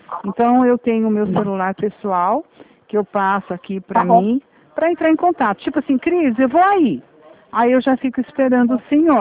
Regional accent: Rio Claro, São Paulo, Brazil; Sou de Rio Claro.

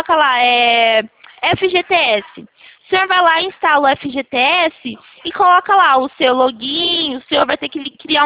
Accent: São Paulo, Brazil; Eu sou de Arara, São Paulo.

